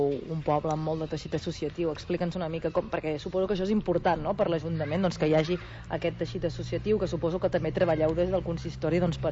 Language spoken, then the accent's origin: Catalan; Vilafant, Catalonia, Spain; Nosaltres que som de Vilafant